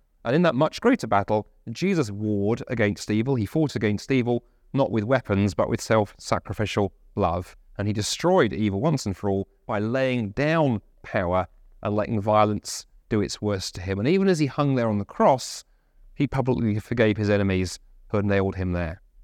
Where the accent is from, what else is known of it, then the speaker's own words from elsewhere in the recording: London, United Kingdom; I talk about growing up in London, very diverse. London, one of the most diverse cities in the world.